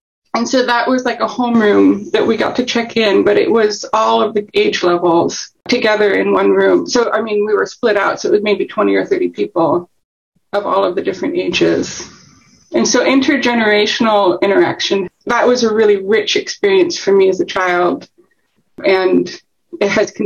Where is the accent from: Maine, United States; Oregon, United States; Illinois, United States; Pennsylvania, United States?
Oregon, United States; Portland; I was born in Oregon. But my family, my parents met here in Oregon in the early 60s and came back, and I was born here. And I've lived most of my life here in Portland, Oregon.